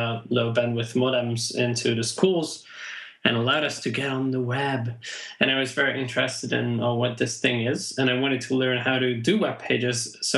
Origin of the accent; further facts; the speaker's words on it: Pest, Hungary; English is a second language; So I'm from Hungary, a bit north of Budapest.